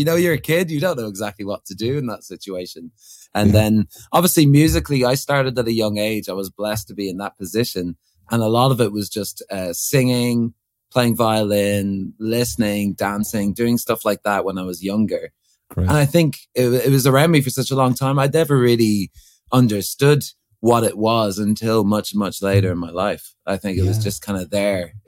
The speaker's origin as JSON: {"language": "English", "region": "London", "country": "United Kingdom", "tie": "born there", "said": "I was born in London originally"}